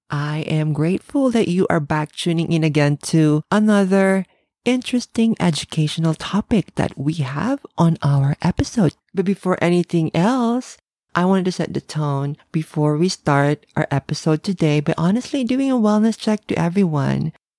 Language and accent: English; Philippines; now in Japan; I came from the Philippines where we have plenty of delicious traditional sweets, but the amount of sugar that we use in the Philippines is too much sweet.